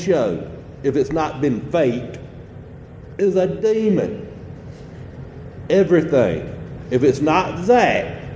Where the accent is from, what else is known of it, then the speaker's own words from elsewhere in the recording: Boston, Massachusetts, United States; accent: Boston; They said my accent was off, and I didn't buy it. This is my Boston accent.